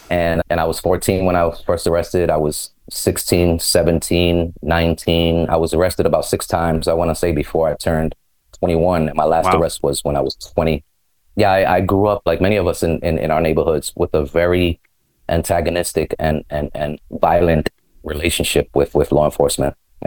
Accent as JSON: {"language": "English", "town": "New York City", "region": "New York", "country": "United States", "tie": "born or raised there", "said": "born and raised in the Bronx, New York, raised by a single Puerto Rican mom who came from Puerto Rico when she was 9 years old."}